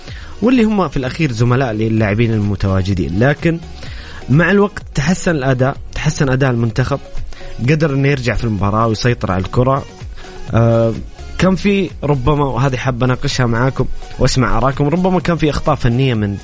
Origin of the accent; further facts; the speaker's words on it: Saudi Arabia; كلنا كسعوديين كجمهور وعشاق للمنتخب السعودي